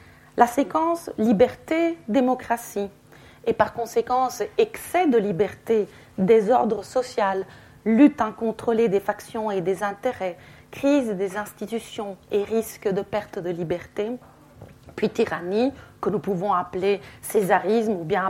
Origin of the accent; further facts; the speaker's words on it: Italy; French is a second language; je suis italienne et je suis spécialiste de la littérature italienne.